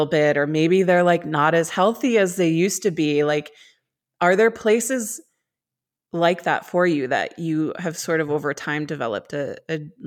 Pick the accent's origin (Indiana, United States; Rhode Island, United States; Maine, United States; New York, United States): Maine, United States; I grew up in Maine, and, Southern Maine, where I'm from, is like a little more developed